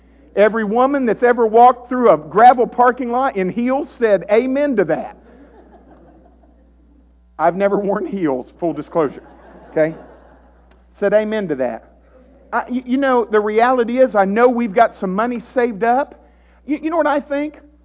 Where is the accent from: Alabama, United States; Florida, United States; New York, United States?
Alabama, United States; And because I'm from Alabama, okay?